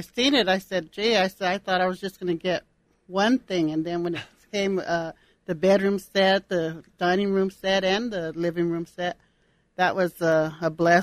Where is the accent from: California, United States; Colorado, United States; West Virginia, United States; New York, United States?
Colorado, United States; Denver; Well, I grew up here in Denver, Colorado, and I'm a native, actually.